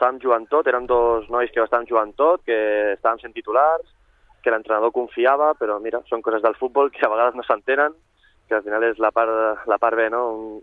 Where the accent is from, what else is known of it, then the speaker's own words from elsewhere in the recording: Sabadell, Catalonia, Spain; Al final soc de Sabadell, que estimo el club